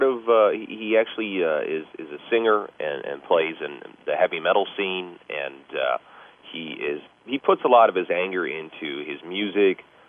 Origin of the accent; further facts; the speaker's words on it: Chicago, Illinois, United States; I mean, I know where I grew up in Chicago and Blue Island was kind of rough what I dealt with.